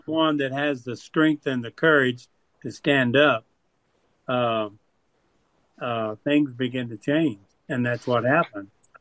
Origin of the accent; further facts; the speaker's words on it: Tennessee, United States; born there; also born or lived in Texas; I'm an American citizen. I was born in the state of Tennessee. I've lived in the state of Texas since 1969.